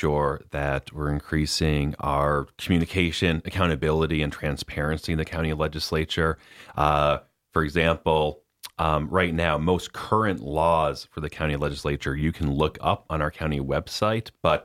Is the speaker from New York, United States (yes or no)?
yes; Scotia, New York, United States; Well, I grew up in Scotia. I've lived in the Capital District my whole life.